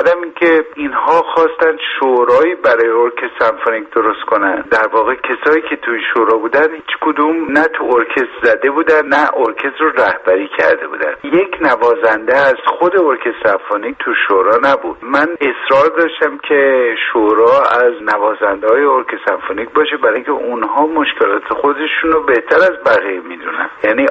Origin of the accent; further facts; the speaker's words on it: Iran; چون من ایرانی هستم